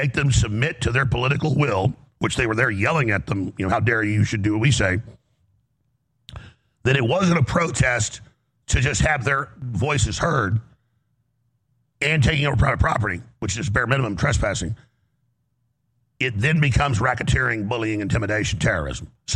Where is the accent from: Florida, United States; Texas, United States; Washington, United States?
Texas, United States; I'm an American. I'm a Texan. I'm a Christian. I'm a father.